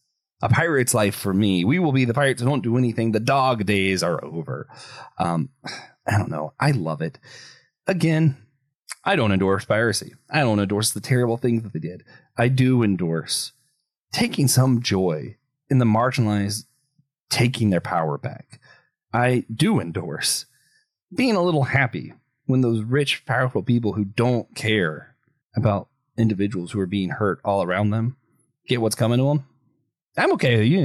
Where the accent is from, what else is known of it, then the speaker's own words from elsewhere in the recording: United States; Freedom is something incredibly important to me, both as an American, as a Christian